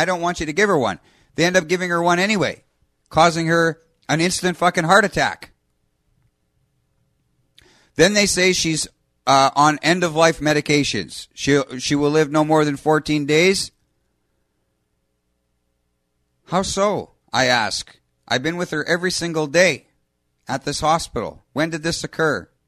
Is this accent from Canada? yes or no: yes; Canada; Being Canadian, we can take some pride in our affordable healthcare system